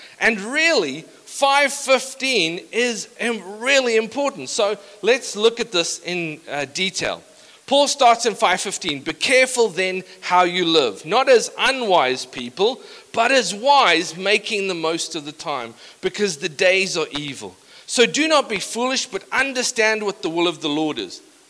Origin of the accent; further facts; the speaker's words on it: South Africa; I come from a context religiously when I grew up In South Africa, we come from a context that's not mutual in its understanding of marriage.